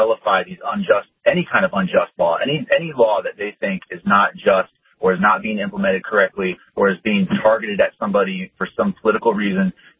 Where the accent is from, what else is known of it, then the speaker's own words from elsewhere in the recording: Florida, United States; This is growing up in Florida, in Palm Beach County, just on AM radio.